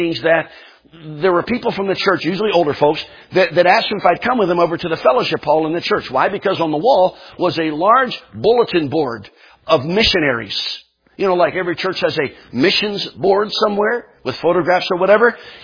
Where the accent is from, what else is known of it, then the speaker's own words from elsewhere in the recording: Pennsylvania, United States; I was in a large church up south of Philadelphia where I grew up in Pennsylvania.